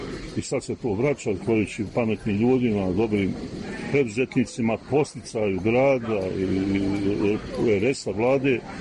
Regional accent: Trebinje, Republika Srpska, Bosnia & Herzegovina; Ima ovdje kod nas poznato, to je pipun, dinaško mi kažemo pipun

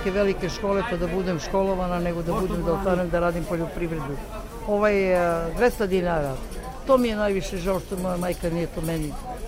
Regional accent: Višnjica, Belgrade, Serbia; živim u Višnici, da. Pa, ceo život rođena sam u Višnici, živim u Višnici, radim u Višnici, eto, to je sve. Za sada je selo, grad još nije. To je kao, kako bi ti rekla, predgrađe.

